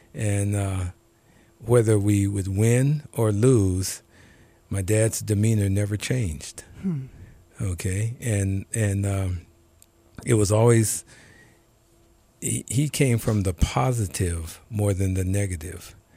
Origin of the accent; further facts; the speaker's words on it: Portland, Oregon, United States; also born or lived in Seattle, Washington; My dad traveled around because he played professional baseball and settled in Portland, and that's basically where I grew up, in Portland.